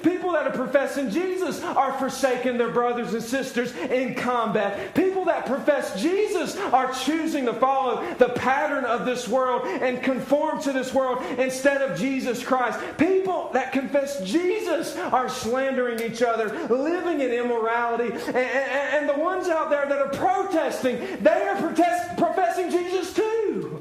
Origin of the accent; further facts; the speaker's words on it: North Carolina, United States; Happened in Durham, 30 minutes away from my hometown.